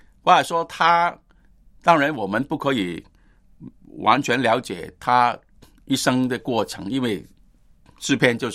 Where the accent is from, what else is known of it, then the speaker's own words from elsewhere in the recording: China; 我们中国人呢，有时候就落在这种的状况里面